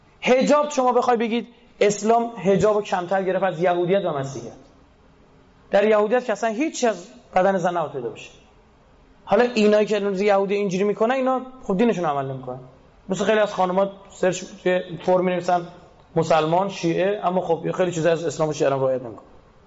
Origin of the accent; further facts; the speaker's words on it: Iran; یکم فکر کنیم ما ایرانیم